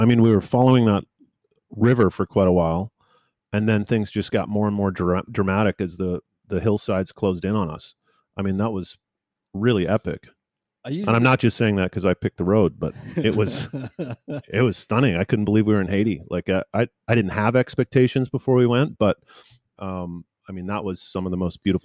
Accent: Vancouver, British Columbia, Canada; I'm from Vancouver, by the way.

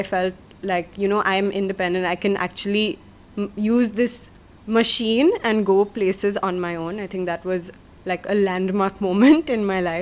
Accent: Pune, Maharashtra, India; I'm 28. I'm from Pune in Maharashtra.

